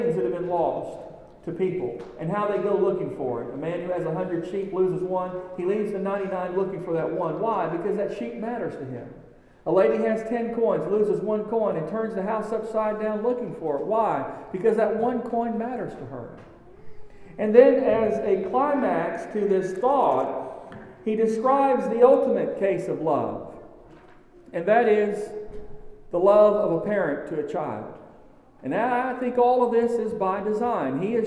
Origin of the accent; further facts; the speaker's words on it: Texas, United States; You know, growing up in Texas, it's flat.